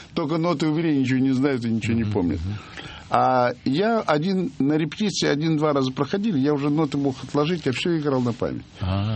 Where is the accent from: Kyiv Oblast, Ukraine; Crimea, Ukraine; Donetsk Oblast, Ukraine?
Crimea, Ukraine; born there; я родился в Крыму, я очень люблю Крым